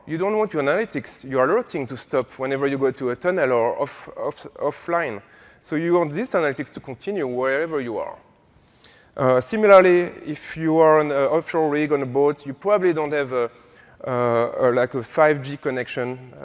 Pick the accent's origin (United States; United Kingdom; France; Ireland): France; I'm using all the different units because I'm from France